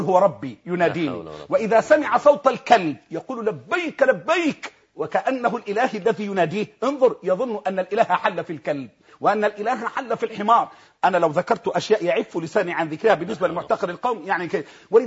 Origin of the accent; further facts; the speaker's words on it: Egypt; لأن عندنا في مصر مشاريع تشيع جاهزة يا دكتور